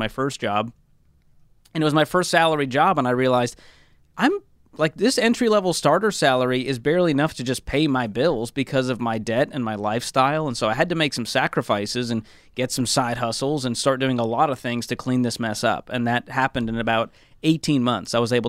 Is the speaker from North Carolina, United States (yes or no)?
no; Boston, Massachusetts, United States; parents are from Egypt and Syria, and they moved to the U.S. in the 80s and had my brother, and then I was born in Boston. And so I grew up in, like, a weird little Arabic Baptist bubble.